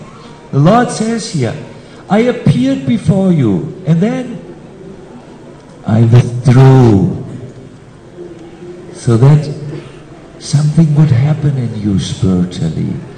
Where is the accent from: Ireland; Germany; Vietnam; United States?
Germany; English is a second language; I'm sorry, I'm from Germany. We are a little bit like this.